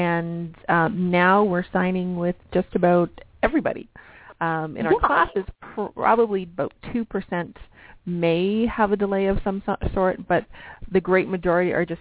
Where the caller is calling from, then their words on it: Canada; I'm calling from Canada, and I am not a speech-language pathologist.